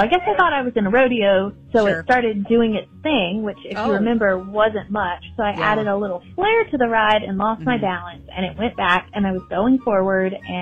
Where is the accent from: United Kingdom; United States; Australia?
United States; Texas; I grew up in Texas and wanted to be a cowgirl so bad.